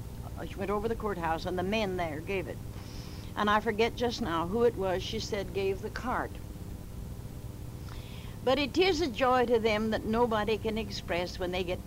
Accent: Galena, Illinois, United States; now in Springfield, United States; I have two pastors, God bless them, one here in Springfield and one in my hometown of Galena.

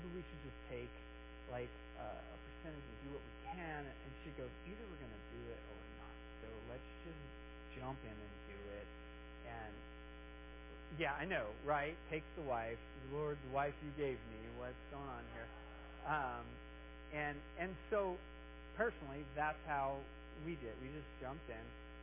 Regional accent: United States; I'm American. I want to live on 100%. I'm American.

